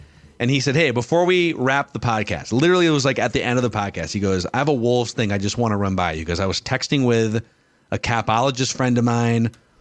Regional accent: Minnesota, United States; We're from Minnesota, but there's a lot of like hills

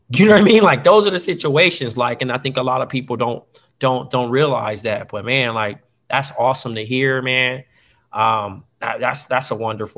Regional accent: Compton, California, United States; As a Hub City native, I'm proud of you. Cause like, yeah, growing up, and I mean, you can attest to it, growing up in Compton

